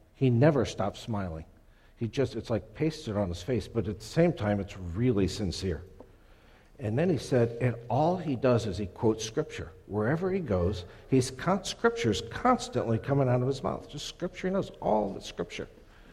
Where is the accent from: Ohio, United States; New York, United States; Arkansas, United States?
Ohio, United States; Paul Valentine was the pastor of my church when I was growing up in Ohio.